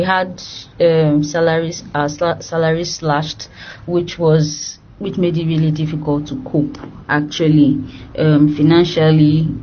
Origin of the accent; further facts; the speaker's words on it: Delta, Nigeria; now in Lagos, Nigeria; I am from Delta State, but I reside in Lagos State, Nigeria.